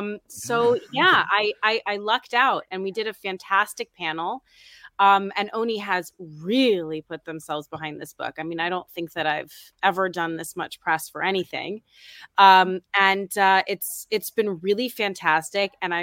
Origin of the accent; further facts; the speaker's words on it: New York City, New York, United States; And I'm from New York City.